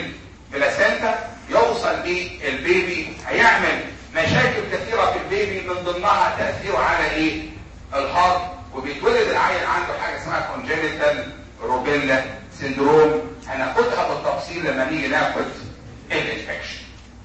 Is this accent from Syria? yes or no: no; Egypt; لكن للاسف الشديد عندنا في مصر الادويه او الصيدليات عامله زي محلات البيع الاله